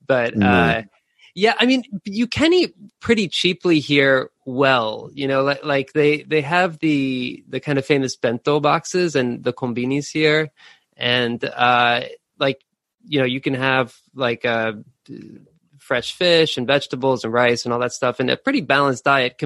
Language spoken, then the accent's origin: English; New York, United States; moved away as an adult; also born or lived in South Korea; now in Japan; So I'm from the States. I'm from New York originally. I'm from pretty close to the Queens Long Island border. And so I grew up around the New York City area.